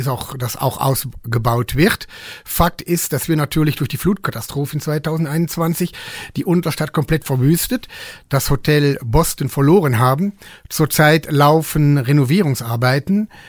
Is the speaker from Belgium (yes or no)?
yes; Eupen, Wallonia, Belgium; Vor allen Dingen ist der Verein aus meiner Heimatstadt